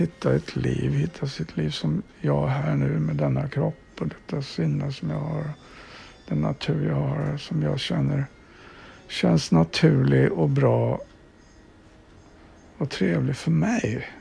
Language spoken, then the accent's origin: Swedish; Sweden; Lagom är bäst, som vi svenskar brukar säga.